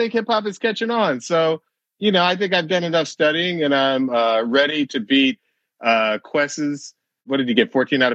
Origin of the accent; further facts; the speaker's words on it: Atlanta, Georgia, United States; we originally had a show that was set in my hometown of Atlanta.